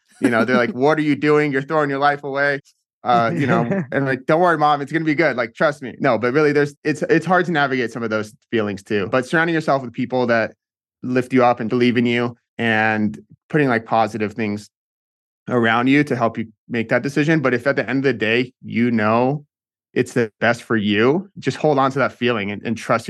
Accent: Seattle, Washington, United States; We're from Seattle. So just outside of Seattle.

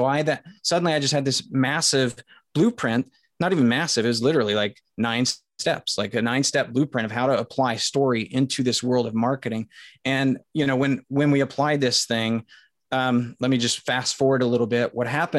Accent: Indiana, United States; I'm from Podunk, Indiana, man.

